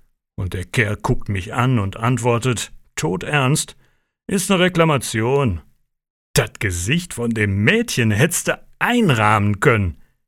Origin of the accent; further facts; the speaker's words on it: Dortmund, North Rhine-Westphalia, Germany; Hör mal, bei uns in Dortmund gibt es ja viele Baumärkte.